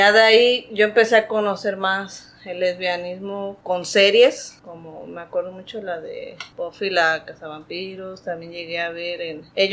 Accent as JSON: {"language": "Spanish", "region": "Veracruz", "country": "Mexico", "tie": "born there", "said": "34 años, soy Aries, el mejor signo, nací en Veracruz."}